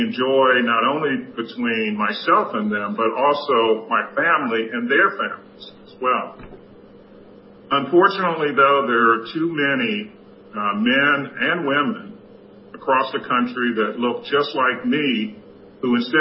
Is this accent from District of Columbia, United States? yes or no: yes; Washington, District of Columbia, United States; I was born in Washington, D.C., only 3 years after Brown versus Board of Education and the Bowling decision. I was raised there, and in my early years, segregation was still common.